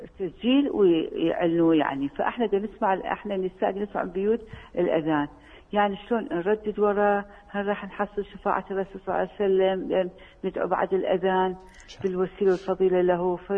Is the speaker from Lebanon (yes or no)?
no; Iraq; دكتور، أنا من العراق.